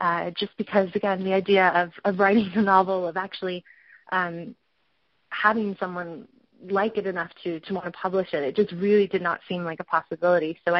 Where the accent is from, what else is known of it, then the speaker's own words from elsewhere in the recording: Detroit, Michigan, United States; also born or lived in Long Island / North Carolina; I grew up in Metro Detroit for most of my life. We moved when I was very, very young, lived on Long Island in North Carolina for a while. But I lived in Metro Detroit growing up.